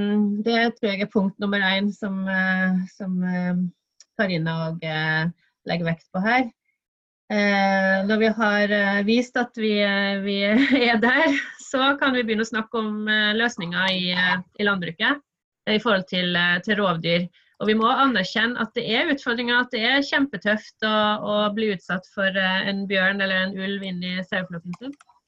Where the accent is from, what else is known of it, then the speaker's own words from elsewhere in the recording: Vestland, Norway; Jo, altså jeg har vokst opp i Sogn og Fjordane. Når jeg vokste opp så var det mye sau der.